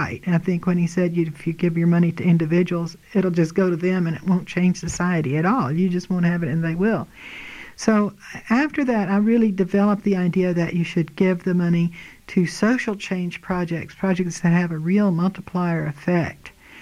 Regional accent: Corpus Christi, Texas, United States; I was born in Corpus Christi, Texas, from a wealthy family, which actually got wealthier as I grew up.

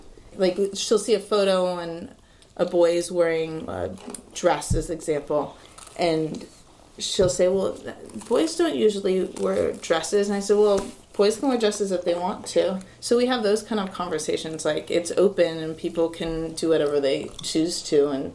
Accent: Berkeley, California, United States; I'm 40 years old. I grew up in Berkeley, and I've got a husband and two daughters.

